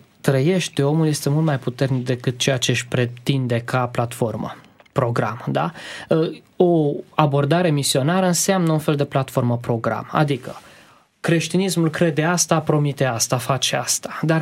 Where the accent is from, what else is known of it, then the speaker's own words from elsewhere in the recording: Transylvania, Romania; sunt ardelean